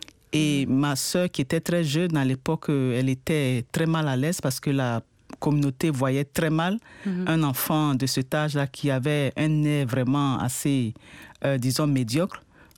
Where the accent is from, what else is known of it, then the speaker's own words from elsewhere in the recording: Côte d’Ivoire; Oui, en effet, je suis de la Côte d'Ivoire et ce n'est pas une situation isolée